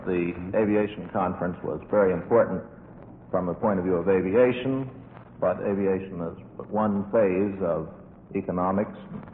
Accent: Washington, District of Columbia, United States; also born or lived in Philippines / California / New Orleans / Japan; No, I was born in the Philippine Islands. I've been in Washington since I was about four.

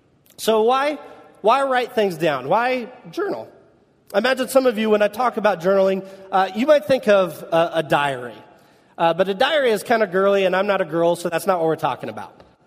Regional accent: Kokomo, Indiana, United States; if you visit my hometown of Kokomo, Indiana

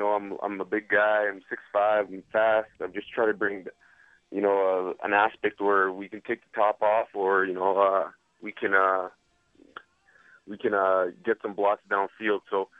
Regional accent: Canada; And, you know, being a Canadian, playing special teams, you know, there's a pride factor in that too.

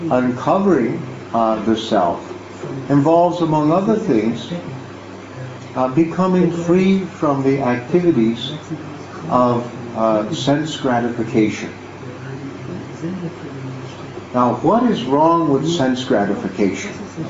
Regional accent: United States; And as an American, I know that my civic duty is to consume as much as possible.

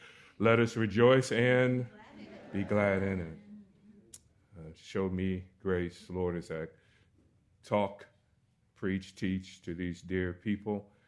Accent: Orlando, Florida, United States; It was actually where I grew up in Orlando

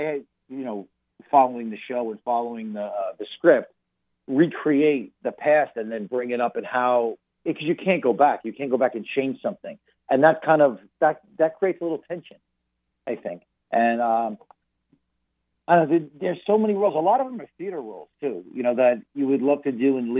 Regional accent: Vermont, United States; also born or lived in Long Island, United States; I'm a Mets Red Sox fan, which is because I grew up in Vermont and Long Island, New York.

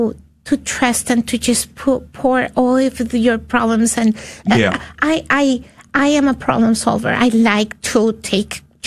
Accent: Colombia; I'm from Colombia, and in Colombia when someone dies, you don't pray the rosary here

